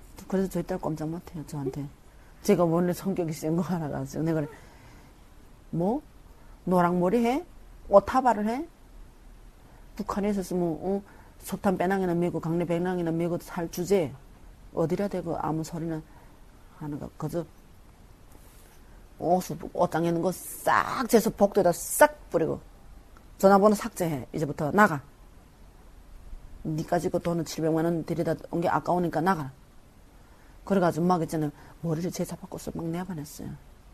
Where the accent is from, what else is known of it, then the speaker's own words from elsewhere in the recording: North Korea; also born or lived in China; 10년 했으니까 중국에서. 그다음 우리는 북한 사람이길래